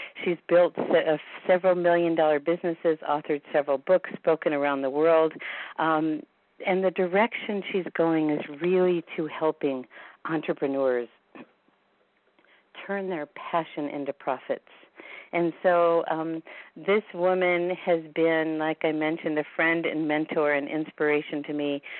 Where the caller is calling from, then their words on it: Bozeman, Montana, United States; I am calling from Bozeman, Montana.